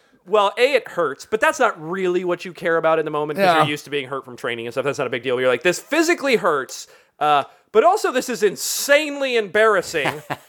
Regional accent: Berkeley, California, United States; he beat the living fuck out of me in my hometown in Berkeley, in front of my friends

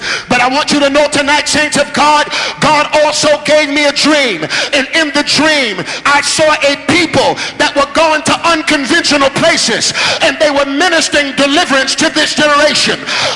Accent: New York, United States; I'm from New York, so I don't know if you can put the picture together.

